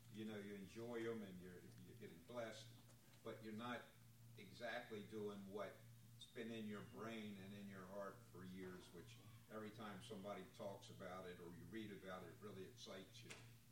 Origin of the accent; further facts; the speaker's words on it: Maryland, United States; I'm from Maryland. That's why it's hard for me to imagine.